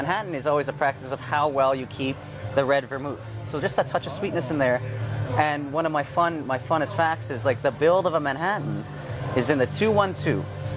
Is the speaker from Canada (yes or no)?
yes; Edmonton, Alberta, Canada; I'm born and raised in Edmonton.